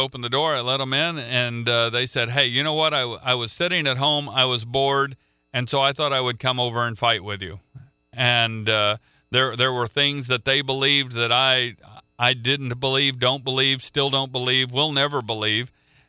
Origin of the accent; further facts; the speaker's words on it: Midwest, United States; because I'm from the Midwest. I have a bit of an easygoing personality